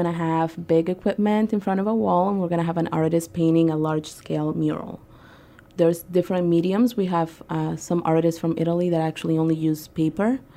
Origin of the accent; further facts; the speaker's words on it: Peru; now in Atlanta, United States; I'm not from here. I'm from Peru, and I moved to this country in 98. I moved to Atlanta in 2007